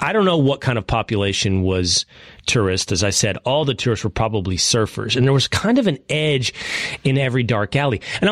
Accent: Texas, United States; And I'm from Texas and it's hot.

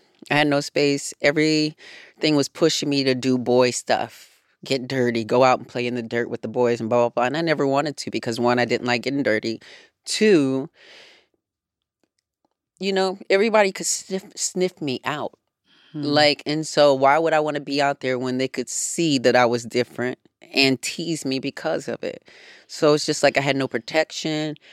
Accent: Racine, Wisconsin, United States; And I grew up in one of the hoods in Wisconsin. And, you know, Racine, Wisconsin, it was such a small town

